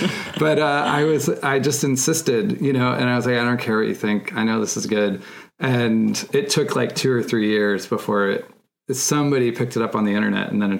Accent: California, United States; California.

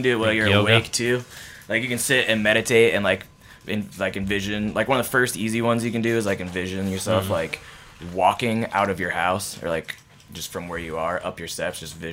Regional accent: Akron, Ohio, United States; I'm from Akron. I've pretty much been here my whole life.

